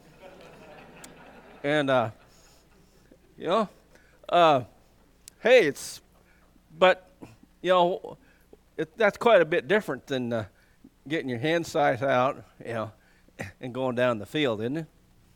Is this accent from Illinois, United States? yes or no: no; Montana, United States; There's a bunch of mines in the country where I grew up in the Tobacco Root Mountains in southwest Montana.